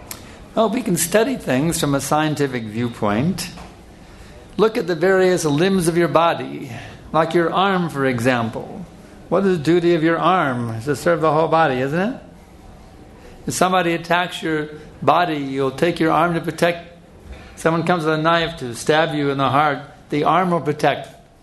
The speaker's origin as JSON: {"language": "English", "region": "Texas", "country": "United States", "said": "I'm from Texas, and there's a river that separates Texas, which is the southern part of the U.S., from Mexico, the country of the south."}